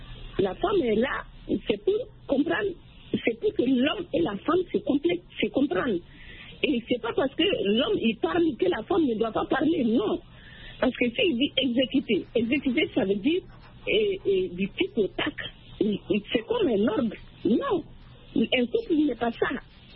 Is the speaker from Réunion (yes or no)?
no; Mali; Déjà, il y a ça chez nous au Mali.